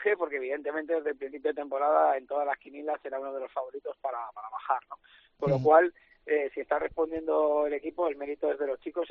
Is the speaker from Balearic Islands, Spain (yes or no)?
yes; Balearic Islands, Spain; como mallorquín, yo me alegro de que los chicos jóvenes estén jugando